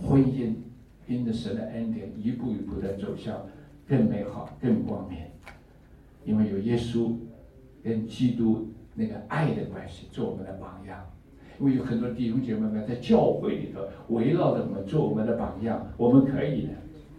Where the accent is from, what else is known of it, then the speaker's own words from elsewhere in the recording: China; 我们中国人讲说嫁鸡随鸡，嫁狗随狗